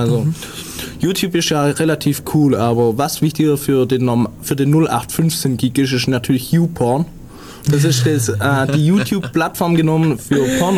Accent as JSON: {"language": "German", "town": "Ulm", "region": "Baden-Württemberg", "country": "Germany", "said": "weil ich komme auch aus Ulm"}